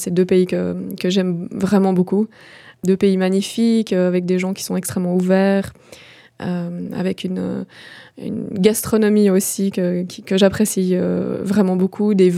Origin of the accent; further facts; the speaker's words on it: Geneva, Switzerland; Voilà, j'ai grandi à la Servette, j'avais une nounou italienne qui est devenue ma maman italienne, en l'occurrence, ma mère étant décédée quand j'étais petite. Et j'étais dans ce quartier d'émigrés italiens, espagnols